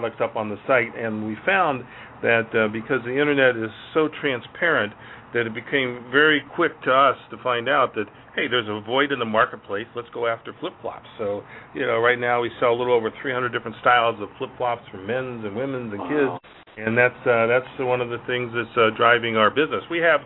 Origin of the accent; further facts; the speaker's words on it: Ohio, United States; I grew up in Ohio. I went to Miami of Ohio